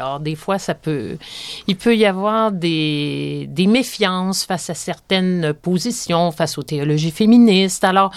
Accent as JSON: {"language": "French", "town": "Montreal", "region": "Quebec", "country": "Canada", "tie": "born or raised there", "also_born_or_lived": "Rimouski", "said": "Je suis née à Rimouski. On a vécu, après ça, je suis partie à l'âge d'un an. On a vécu 5 ans à Québec. Et après ça, j'ai grandi à Montréal. Et mon mari et moi, on s'est fréquentés à Montréal."}